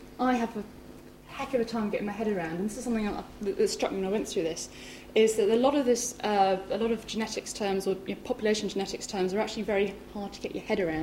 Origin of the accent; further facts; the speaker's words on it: Scotland, United Kingdom; I'm Scottish originally, so I can't actually support England.